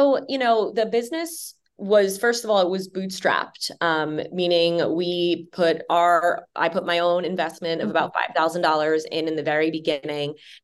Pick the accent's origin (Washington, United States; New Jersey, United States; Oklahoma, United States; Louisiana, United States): New Jersey, United States; Yeah. So I grew up in New Jersey. I went to a school in New Jersey.